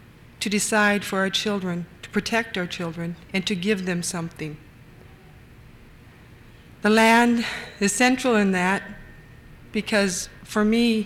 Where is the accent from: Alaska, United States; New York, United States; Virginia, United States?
Alaska, United States; Kotzebue; as a person born and raised in Kotzebue, living in probably both worlds